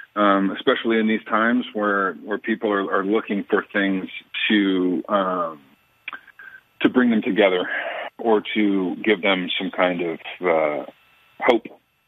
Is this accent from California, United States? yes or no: yes; Sacramento, California, United States; also born or lived in Palm Springs; You know, I was born in Palm Springs, but my dad's work took us up to Sacramento in 1986.